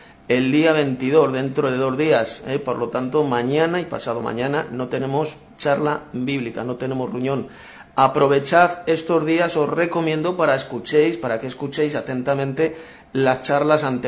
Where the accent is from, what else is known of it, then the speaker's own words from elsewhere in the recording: Madrid, Community of Madrid, Spain; de Madrid, España.